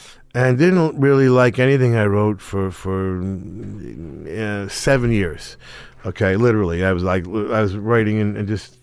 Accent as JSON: {"language": "English", "town": "Middletown", "country": "United States", "tie": "born or raised there", "said": "Middletown. But it was, you know, just whatever it was, 20 minutes from the ocean."}